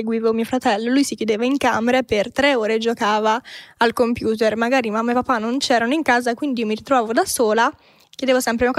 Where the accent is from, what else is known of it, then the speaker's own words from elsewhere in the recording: Rovereto, Trentino-Alto Adige, Italy; born there; also born or lived in Riva del Garda; Minuscola, sì, in Trentino, in un paesino un po' sperduto, non lo conoscono in tanti. Io sono nata a Rovereto, però ho abitato a Riva del Garda e lì è praticamente lago, tutti fanno windsurf, kitesurf.